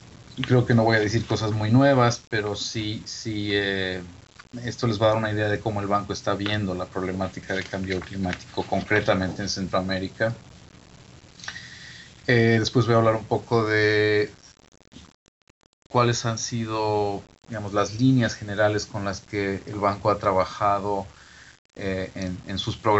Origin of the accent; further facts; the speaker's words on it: Mexico; Bueno, soy mexicano